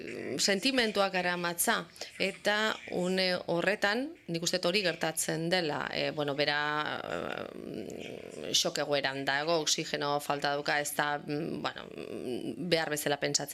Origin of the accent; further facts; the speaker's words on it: Miami, Florida, United States; Miamikoa naiz